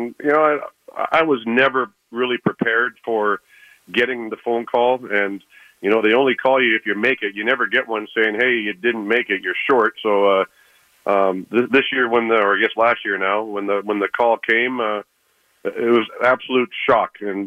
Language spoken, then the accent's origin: English; Canada; being a Canadian myself